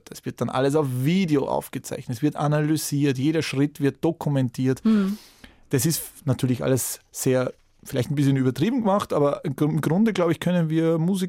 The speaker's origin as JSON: {"language": "German", "region": "Salzburg", "country": "Austria", "tie": "born or raised there", "said": "dort wo ich aufgewachsen bin, im Salzburger Land, ganz an der Nähe zu Bayern natürlich"}